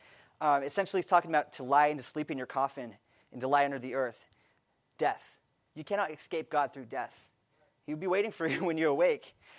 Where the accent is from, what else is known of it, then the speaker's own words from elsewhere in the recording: California, United States; I grew up in California, so I surfed a lot, and I grew up on the beach, basically.